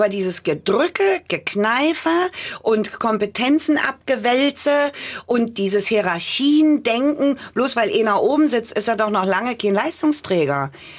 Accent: Germany; ich komme aus der DDR, damals war ja noch die DDR, komme aus der DDR

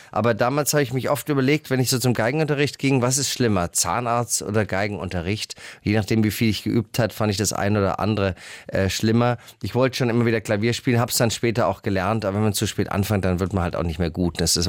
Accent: Berlin, Germany; 1955 geboren in Schlachtensee, da auch gewohnt.

